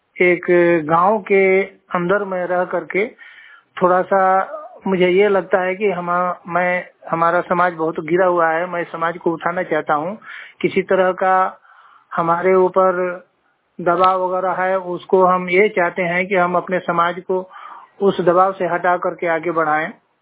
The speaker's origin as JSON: {"language": "Hindi", "town": "Baladeva", "region": "Bihar", "country": "India", "said": "ग्राम बलादेवा, इटारी प्रखंड का रहने वाला हूँ मैं। जिला बक्सर मेरा जिला है"}